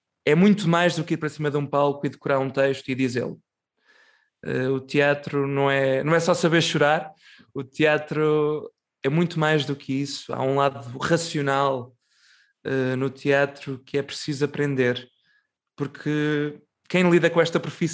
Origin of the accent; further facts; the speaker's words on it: Figueira da Foz, Coimbra, Portugal; Tenho-me a mim, que sou da Figueira